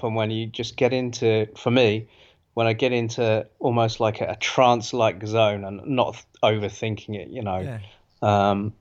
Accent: Australia; I'm an Anglo-Australian, so I mean, we're the kings of swearing

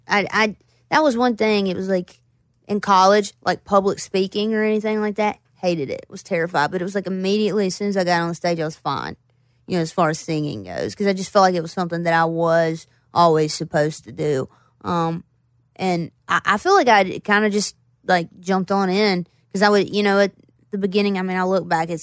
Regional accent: Floyd, Virginia, United States; I grew up in Floyd, and then I moved to Roanoke, which is where I went to college. And then, you know, I moved out towards the Tri-Cities area.

